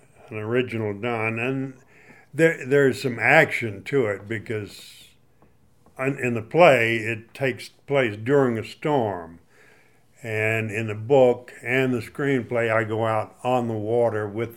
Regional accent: Mississippi, United States; I was born and reared on the Gulf Coast of Mississippi.

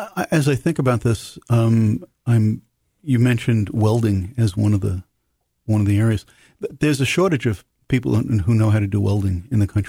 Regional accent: New York City, New York, United States; But, I grew up in New York City.

